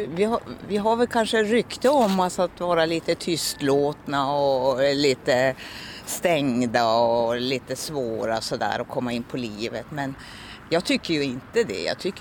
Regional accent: Norway; moved away as an adult; now in Luleå, Sweden; jag är ju född och uppvuxen i Norge och flyttade till Luleå när jag var i kanske 25 års ålder.

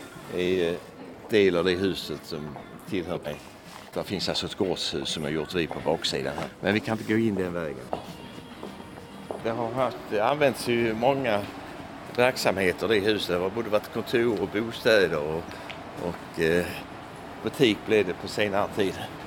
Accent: Malmö, Skåne, Sweden; Nej, jag är ursprungligen från Malmö, född i Malmö.

